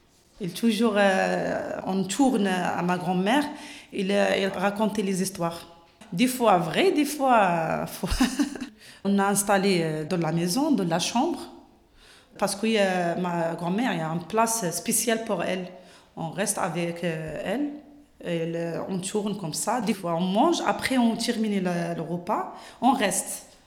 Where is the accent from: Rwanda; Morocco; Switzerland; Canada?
Morocco; French is a second language; moved away as an adult; also born or lived in Spain; now in France; J'ai grandi au Maroc jusqu'à l'âge de 23. J'ai rentré à l'Espagne. J'ai vécu à l'Espagne 3 ans. Après, j'ai marié, je viens ici à la France.